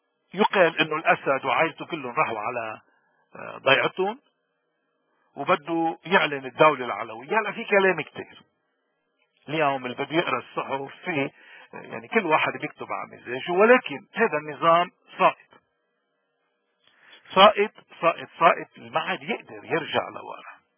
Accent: Lebanon; وشوفوا نحن كلبنانيين كيف هذا الوضع بينعكس علينا لما بنحمل جواز لبناني وبنروح على أي بلد بالعالم.

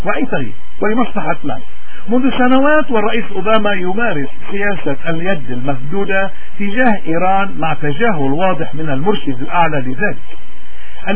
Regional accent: Lebanon; احنا كلبنانيين شو مصير حزب الله؟ حزب الله جيش إيران بلبنان

